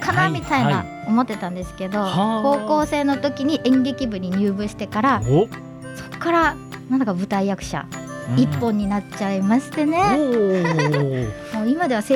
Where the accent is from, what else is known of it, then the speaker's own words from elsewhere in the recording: Saitama, Japan; はい、私埼玉県出身でございます。